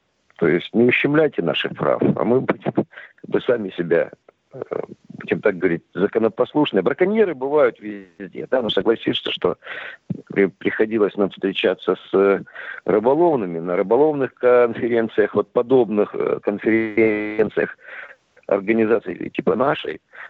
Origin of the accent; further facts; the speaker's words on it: Novorossiysk, Krasnodar Krai, Russia; приветствую и город Новороссийск, один из моих родных городов